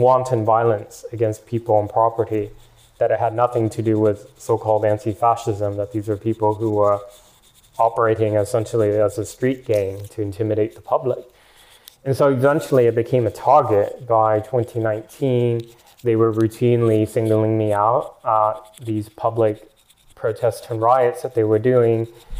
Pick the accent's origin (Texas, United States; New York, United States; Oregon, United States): Oregon, United States; Portland; moved away as an adult; I didn't want to leave. I mean, this is, Portland is my hometown